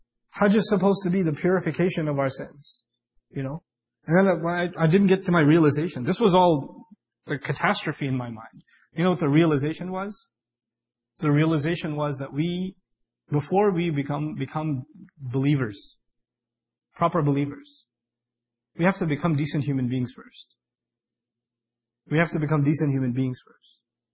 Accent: Pakistan; like, you know, I'm from Pakistan

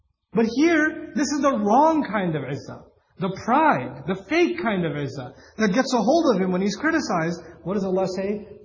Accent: Pakistan; So I'm not wearing shalwar kameez because I'm super Pakistani.

